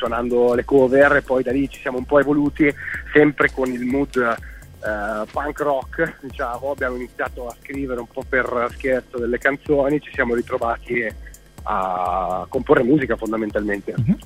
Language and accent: Italian; Veneto, Italy; noi tutti quattro attualmente siamo un po' sparsi in giro per l'Italia, però siamo tutti nativi del nord-est, siamo veneti